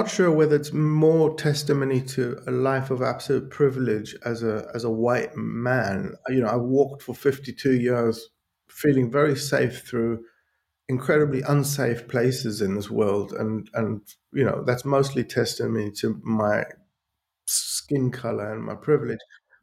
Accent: South Africa; I mean, I grew up in South Africa. I was a student in the late 80s.

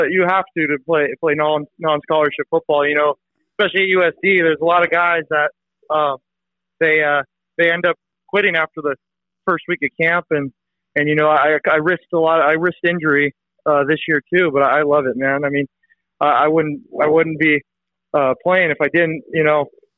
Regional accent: West Coast, United States; Yeah, I'm from the West Coast. I got family out in the East Coast.

